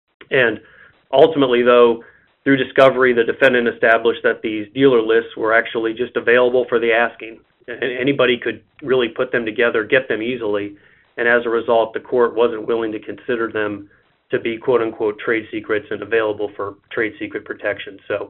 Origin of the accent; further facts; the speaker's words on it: Midwest, United States; accent: Midwestern; unfortunately, I'm originally from the Midwest. So you don't get to hear Matlock. You get to hear my Midwestern voice.